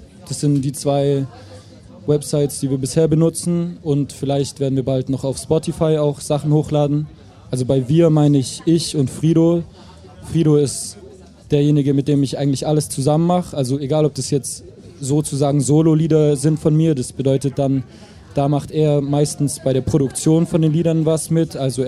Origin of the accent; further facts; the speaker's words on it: Tübingen, Baden-Württemberg, Germany; Aus dem französischen Viertel in Tübingen.